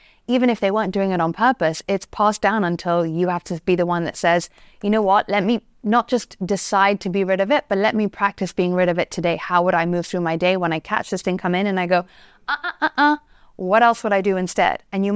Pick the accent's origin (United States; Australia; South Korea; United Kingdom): United Kingdom; England; You know, I'm English, right?